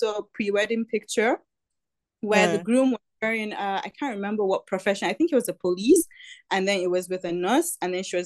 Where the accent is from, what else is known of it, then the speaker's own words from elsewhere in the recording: Niger State, Nigeria; I'm from Niger State.